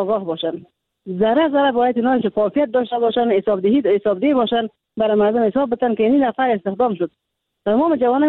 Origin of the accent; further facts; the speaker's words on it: Kandahar, Afghanistan; در حالی که از قندهار هستم